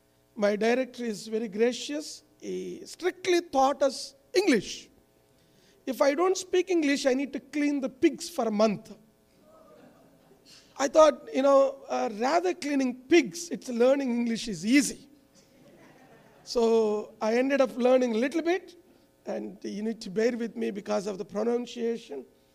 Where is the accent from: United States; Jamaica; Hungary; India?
India; I came from India.